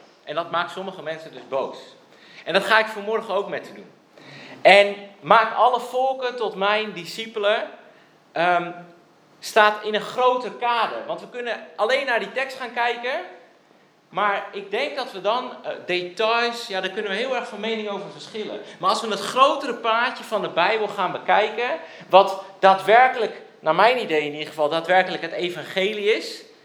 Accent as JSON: {"language": "Dutch", "town": "IJmuiden", "region": "North Holland", "country": "Netherlands", "said": "En ik kom uit IJmuiden, dus dat is in Noord-Holland."}